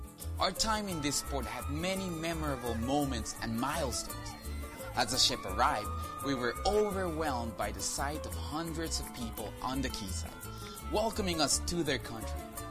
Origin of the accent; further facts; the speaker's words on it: Mexico; Veracruz, Mexico. … I have lived on board Logos Hope for more than 5 years. I am excited to see the ship visiting my home country